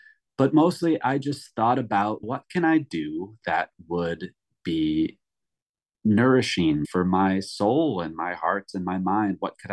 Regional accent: Chicago, Illinois, United States; But I grew up in a household where my mom loved art. I grew up in Chicago. We would go to the Art Institute of Chicago all the time.

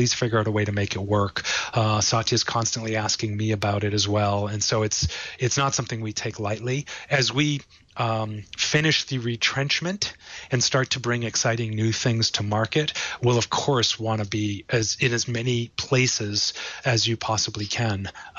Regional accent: Boston, Massachusetts, United States; I grew up in Boston, you know, in Paul's sort of homeland. And my parents opened a small Italian restaurant when they were really young.

